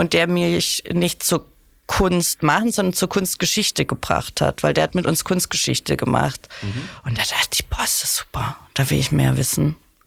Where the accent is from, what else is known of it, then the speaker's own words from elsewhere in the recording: Baden-Württemberg, Germany; Mein Partner und ich kommen beide, er kommt direkt aus Stuttgart, ich komme aus der Nähe.